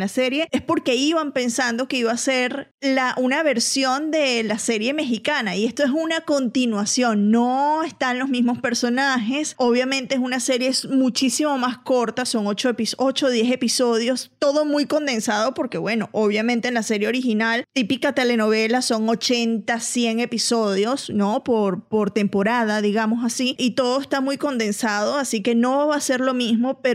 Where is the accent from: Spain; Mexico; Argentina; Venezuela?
Venezuela; porque además nuestros acentos, tú eres colombiana, yo soy venezolana.